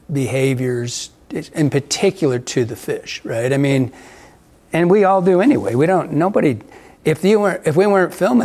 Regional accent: Michigan, United States; what I grew up in Michigan, and I mean, you don't get to just go kill something every time you go hunting

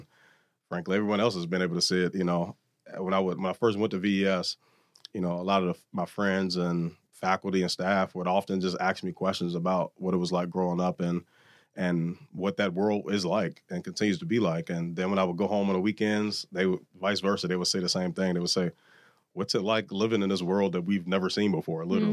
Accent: Lynchburg, Virginia, United States; I grew up in Rivermont. I like to tell people I grew up on both sides of Rivermont. Mm. And if you're not familiar with Lynchburg, Rivermont Avenue is an area in Lynchburg, Virginia.

